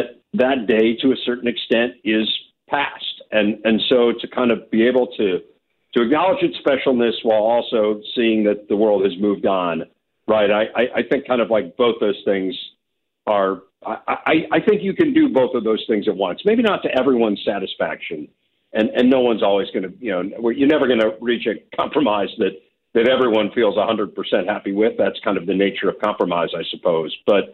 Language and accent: English; Midwest, United States; I grew up in the Midwest.